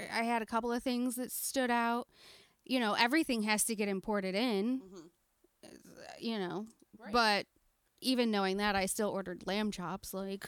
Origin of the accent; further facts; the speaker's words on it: United States; We were warned several times that we are American and do not know Spanish, so we would be in trouble.